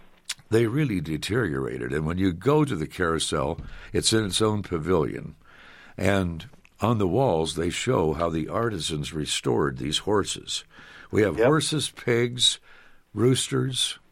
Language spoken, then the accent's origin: English; Story City, Iowa, United States; So when I was growing up in Story City, the carousel was torn down after the summer.